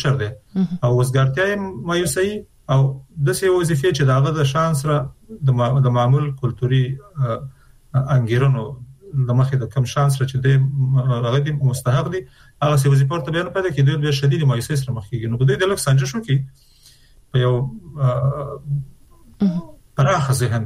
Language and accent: Pashto; Afghanistan; نو چون موږ د افغانستان خلک یو، د افغانستان په هر فرد که هغه نظام کې که بیرون د نظام یې موږ پرې مکلفیت لرو